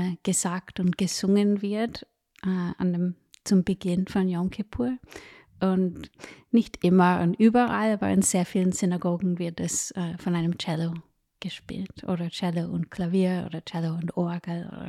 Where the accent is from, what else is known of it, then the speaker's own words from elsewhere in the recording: California, United States; German is a second language; now in Vienna, Austria; Ich bin aufgewachsen in Kalifornien in einer riesen Synagoge mit über 1000 Familien